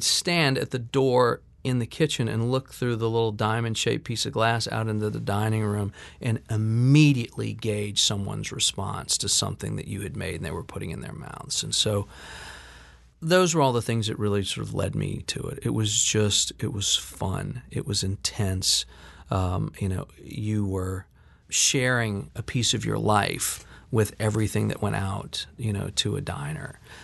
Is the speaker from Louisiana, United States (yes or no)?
yes; New Orleans, Louisiana, United States; not the least of which is just growing up in New Orleans, where there was.